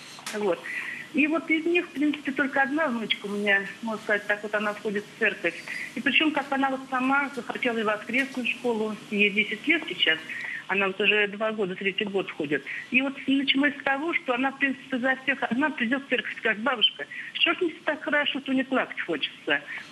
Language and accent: Russian; Moscow Oblast, Russia; Я из Московской области, слышно?